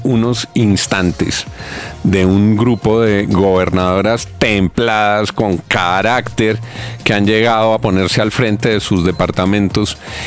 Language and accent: Spanish; Valle del Cauca, Colombia; Salve Valle del Cauca, mi tierra, todo lo que amamos ese valle.